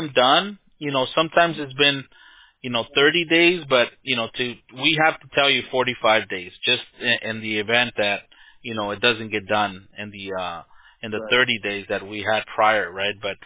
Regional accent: Lynwood, California, United States; Yeah, me too. Same. I'm from Los Angeles. Y mis papás son mexicanos también.

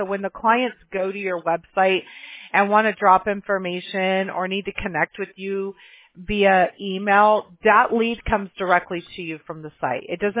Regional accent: Mobile, Alabama, United States; born there; I was born in Mobile, Alabama, which is about as far south as it gets, really, right?

